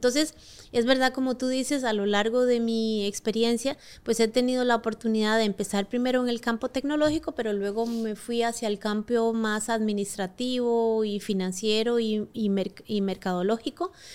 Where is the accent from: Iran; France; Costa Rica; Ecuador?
Costa Rica; yo soy de oriunda de Costa Rica. No soy de aquí.